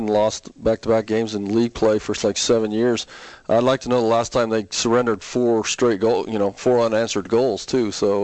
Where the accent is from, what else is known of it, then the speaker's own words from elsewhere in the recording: Colorado, United States; growing up in Colorado, we didn't have a team. So I was a big Dodgers fan